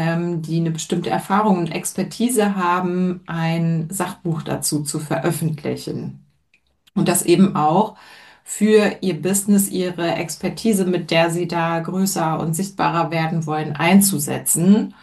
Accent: Hamburg, Germany; born there; ich habe dann eben auch in meiner Geburtsstadt Hamburg Literatur studiert.

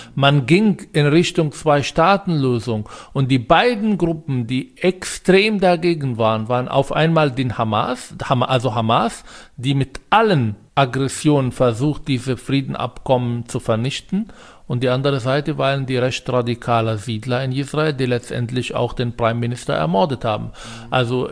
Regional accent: Palestine; now in Germany; Mir schreiben Leute, die haben ein Praktikum in Palästina gemacht und jetzt wollen sie mir meine Heimat erklären.

